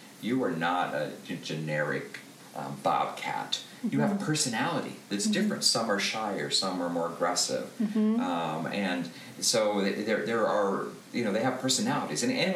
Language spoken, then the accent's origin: English; Wisconsin, United States; In Wisconsin.